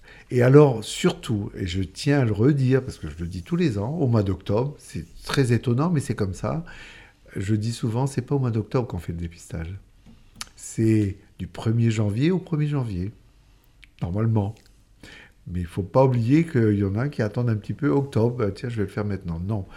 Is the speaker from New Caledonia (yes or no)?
yes; New Caledonia; on est en Calédonie, on est des Calédoniens